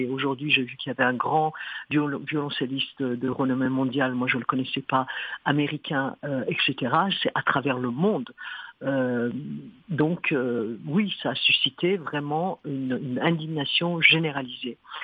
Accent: Iran; now in France; en tant que franco-iranienne, maintenant en France, en tant que française

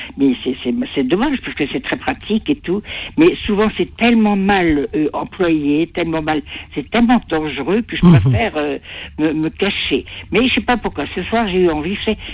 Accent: Casablanca, Casablanca-Settat, Morocco; Bon, on est de Casablanca.

